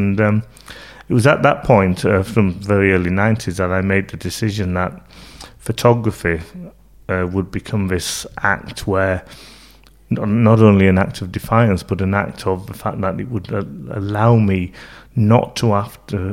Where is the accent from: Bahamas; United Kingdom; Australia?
United Kingdom; Leeds, Yorkshire and the Humber; also born or lived in Manchester; I grew up in Leeds, but it wasn't until I was a lot older, in my late teens, that I realised I was born in Manchester